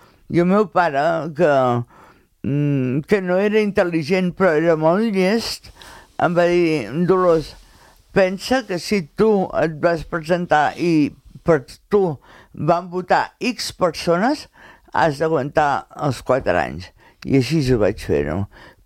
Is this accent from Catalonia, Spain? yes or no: yes; Calella, Catalonia, Spain; born there; perquè he nascut a Calella, Calella m'ha ofert quasi tot el que... el que he pogut demanar.